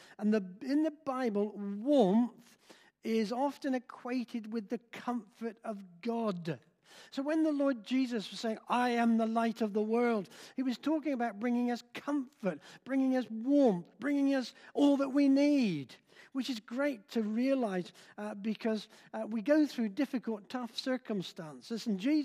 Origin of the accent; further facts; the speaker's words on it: South East England, United Kingdom; I was brought up in the New Forest, so I know all about this.